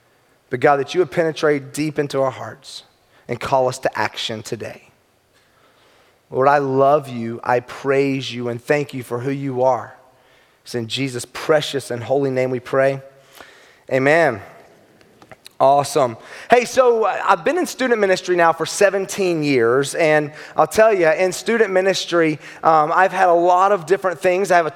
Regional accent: Georgia, United States; Like I said, I'm from Georgia, so Chipper Jones, his name affectionately became Chipper as soon as he entered into our home.

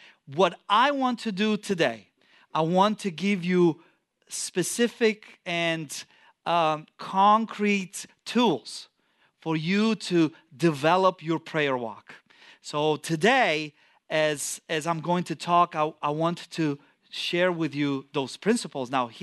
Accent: Romania; English is a second language; I come from Romania. They would call me in the office. They would ask me, did you go to church?

